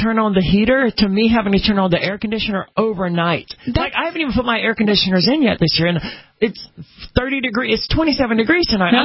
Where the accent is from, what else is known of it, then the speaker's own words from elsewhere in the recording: Mississippi, United States; I'm from Mississippi, which is borderline tropical rainforest.